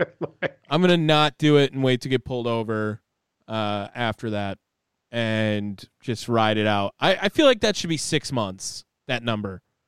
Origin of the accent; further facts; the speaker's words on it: Wisconsin, United States; accent: Wisconsin; Yeah, I don't think that I'll ever lose my Wisconsin accent. I don't think I will because I get made fun of it out here.